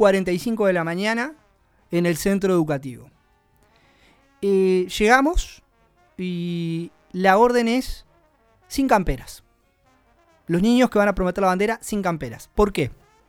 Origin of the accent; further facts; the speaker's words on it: Uruguay; Y no me siento menos uruguayo por decir esto, ¿no?